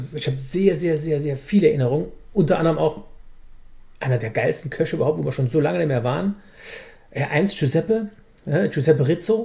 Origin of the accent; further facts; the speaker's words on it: Saarland, Germany; So würde der Saarländer sagen, wenn wir es auf unserem Dialekt sagen.